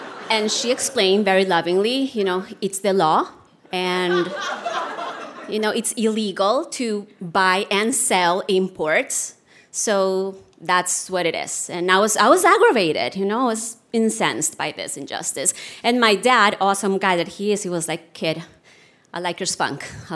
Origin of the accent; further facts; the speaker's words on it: Colombia; English is a second language; I grew up in Colombia at a time where the government was very much protecting national industries, so there were no imports allowed.